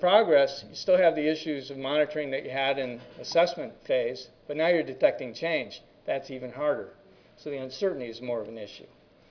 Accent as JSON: {"language": "English", "region": "Virginia", "country": "United States", "said": "I come from Fairfax County, Virginia"}